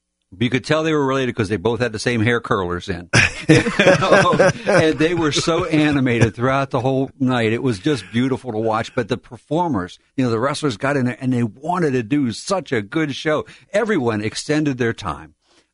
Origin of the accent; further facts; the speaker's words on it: Pittsburgh, Pennsylvania, United States; I grew up in Pittsburgh.